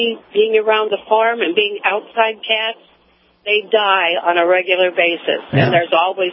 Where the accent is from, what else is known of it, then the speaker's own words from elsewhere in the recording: Midwest, United States; I was raised in the Midwest on a farm.